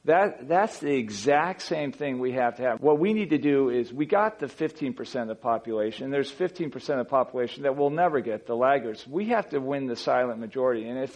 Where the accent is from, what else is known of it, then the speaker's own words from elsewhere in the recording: United States; I'm an American Fortune 250 CEO.